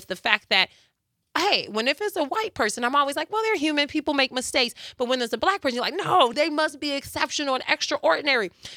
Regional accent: Chicago, Illinois, United States; born or raised there

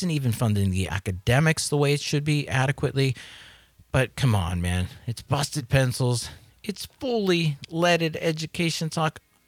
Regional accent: Pittsburgh, Pennsylvania, United States; Johnny grew up in Detroit. I grew up in Pittsburgh. You know, sorry, we're just blue-collar scholars

